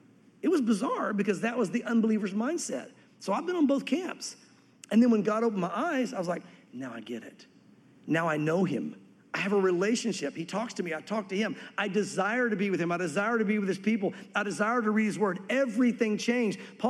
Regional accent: the South, United States; when I grew up religiously in the South and went to church on a regular basis

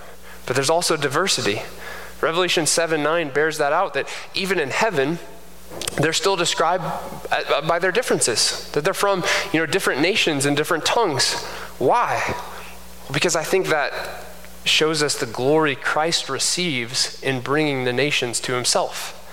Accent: Kansas, United States; born there; like I'm a K-State fan because I was born in Kansas, right?

